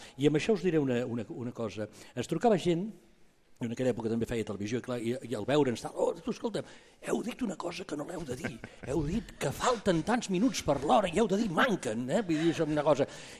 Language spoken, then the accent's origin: Catalan; Barcelona, Catalonia, Spain; perquè jo sóc de Barcelona, però estava fora, estava a Girona